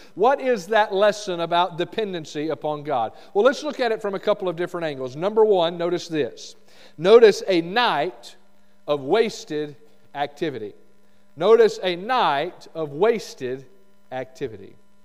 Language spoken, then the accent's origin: English; Alabama, United States; I'm from Alabama, in case you forgot.